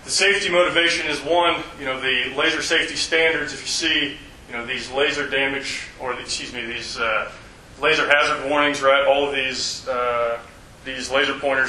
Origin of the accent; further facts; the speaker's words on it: Haviland, Kansas, United States; As Nick said, I'm originally from Southwest Kansas, so I'm from Haviland, which probably nobody here has heard of.